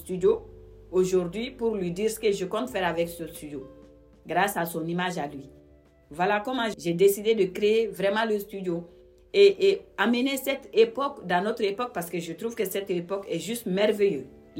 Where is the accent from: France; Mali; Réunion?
Mali; moi je viens d'un pays qui est très très riche de valeurs et très diversifié culturellement, qui m'a nourri en tant que Malienne.